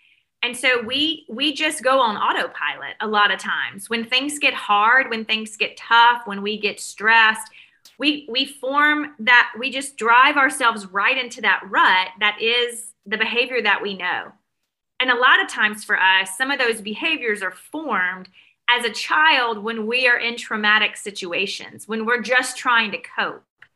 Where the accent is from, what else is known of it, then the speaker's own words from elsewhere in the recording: Mississippi, United States; now in Alabama, United States; And because I live in Alabama now, I grew up in Mississippi, and down here in the South